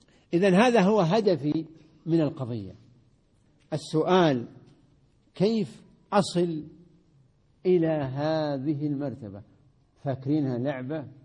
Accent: Riyadh Province, Saudi Arabia; طبعا في مثال عندنا في نجد

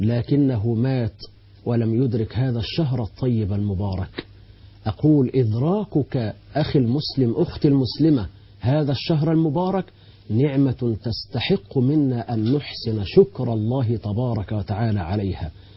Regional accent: Egypt; اللي هو يسمى عندنا في مصر بالمأذون

